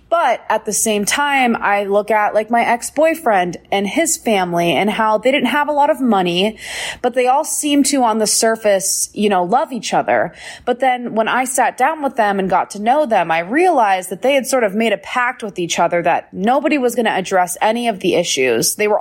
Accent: Bozeman, Montana, United States; So I grew up in Bozeman, Montana. It's definitely a place with mixed levels of wealth. It's like a hot spot for second homes

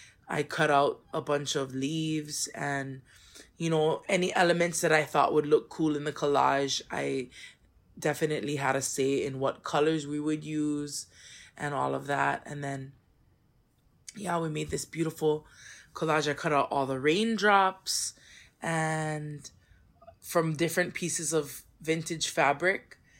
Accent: Hawaii, United States; I like to support the local designers here in Hawaii because I am Hawaiian

